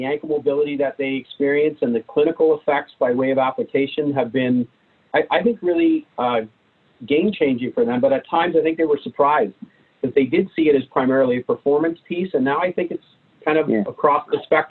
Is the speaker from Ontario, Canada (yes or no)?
yes; Lindsay, Ontario, Canada; We've had a lot of NHL players come out of my small community, and it's been great for me because I grew up with them.